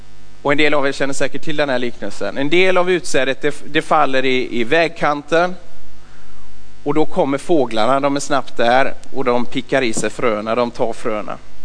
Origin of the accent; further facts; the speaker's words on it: Hjällby, Västra Götaland County, Sweden; Min pappa, han är sjätte generationen jordbrukare som plöjer och harvar och sår på gården hemma i Hjällby.